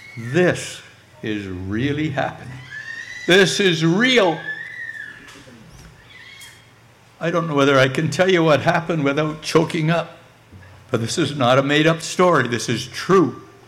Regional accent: Canada; as a Canadian

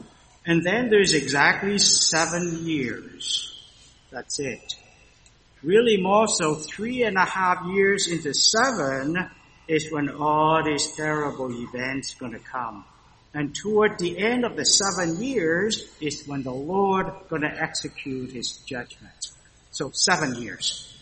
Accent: Canada; So, but here, we as Canadian looking at you folks and say, boy, within 100 days or so, everything seems to change.

